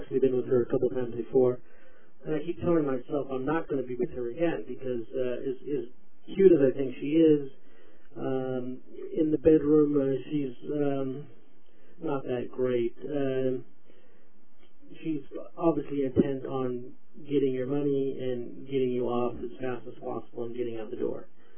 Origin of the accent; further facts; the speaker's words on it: California, United States; I mean, I'm from the Bay Area, and I've always preferred looking for prostitutes on the dark and ugly streets of Oakland